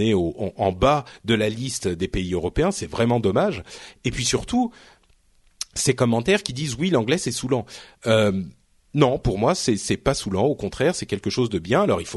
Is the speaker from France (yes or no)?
yes; France; je parle français, hein, je suis français, je viens d'ici